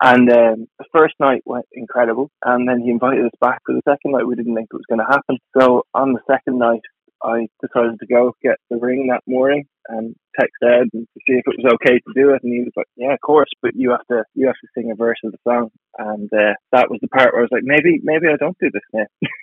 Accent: Ireland; Well, I think that's the brilliant part of being Irish, isn't it?

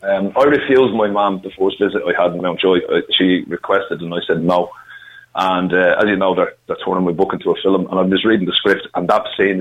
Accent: Finglas, County Dublin, Ireland; I'm from Finglas. My mum's from Glasgow.

